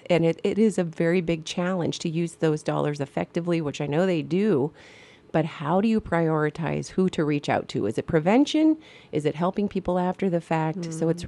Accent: Louisville, Kentucky, United States; born there; Now, I was born in Louisville.

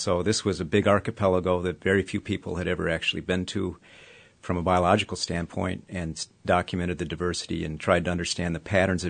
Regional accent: New Mexico, United States; So, actually, I grew up in New Mexico, but a friend and I had always dreamed of going to Alaska.

